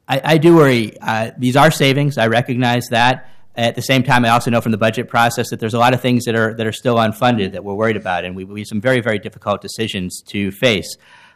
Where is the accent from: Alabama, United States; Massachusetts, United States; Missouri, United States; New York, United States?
Massachusetts, United States; Boston; I came from Boston, where they're still paying off their big tunnel.